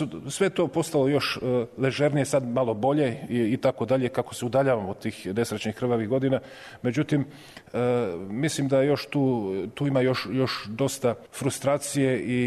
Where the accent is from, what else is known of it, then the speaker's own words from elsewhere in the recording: Bosnia & Herzegovina; also born or lived in Zemun; Sam rođen u Zemunu, a rastao u Bosni.